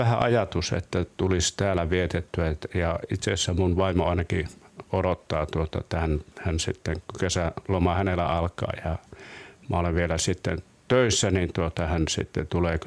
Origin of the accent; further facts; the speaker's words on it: Oulu, North Ostrobothnia, Finland; born there; now in Rauma, Finland; No, mä olen syntynyt Oulussa